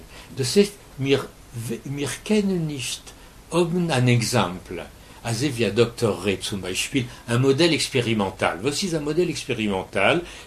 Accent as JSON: {"language": "German", "country": "France", "tie": "born there", "second_language": "German", "said": "Wenn ich bin geboren in Frankreich"}